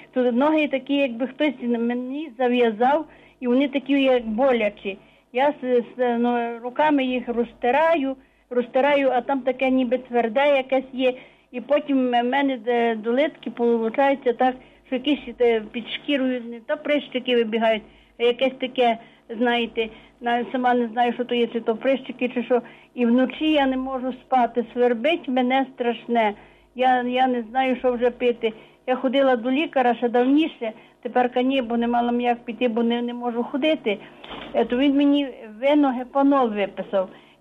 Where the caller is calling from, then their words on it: Lviv, Lviv Oblast, Ukraine; Я з Львова